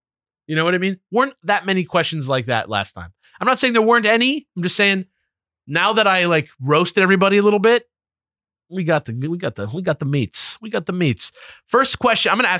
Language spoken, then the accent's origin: English; London, United Kingdom; Growing up in South London, it was often referred to as food, which is also quite humorous.